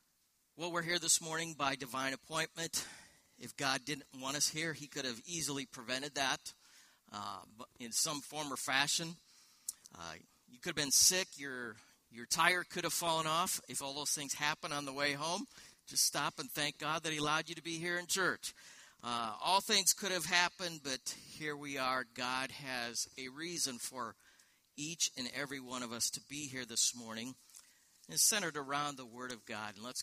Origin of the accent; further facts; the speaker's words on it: Pacific Northwest, United States; And we came from the Northwest, and out there in the Northwest is the home, the birthplace of Starbucks coffee.